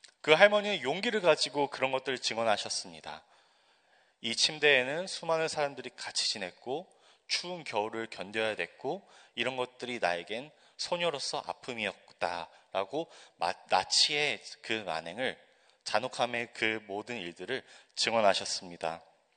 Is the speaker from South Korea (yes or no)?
no; United Kingdom; 저는 어렸을 때 영국에서 자랐습니다. 부모님의 그 유학을 따라서 함께 영국에 건너갔는데요.